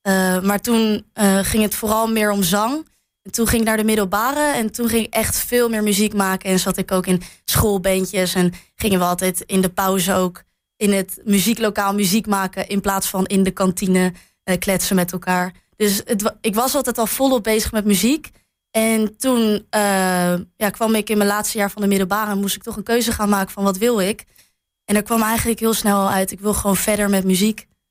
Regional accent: Gouda, South Holland, Netherlands; now in Enschede, Netherlands

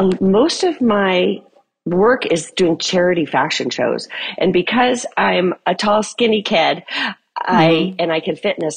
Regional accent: Illinois, United States; also born or lived in Chicago, Illinois / Minnesota; I'm a Midwest girl. I was born in Chicago. My family lived in Southern Illinois, then Minnesota.

